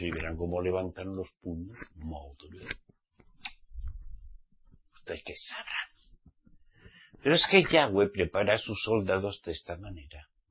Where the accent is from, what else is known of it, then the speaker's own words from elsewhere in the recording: Spain; born there; yo nací en España. Hace 64 años.